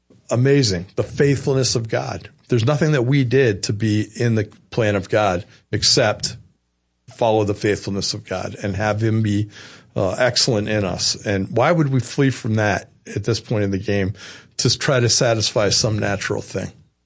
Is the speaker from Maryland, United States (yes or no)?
yes; Maryland, United States; We are from Maryland, and there's a little place called Crofton, Maryland, which is just down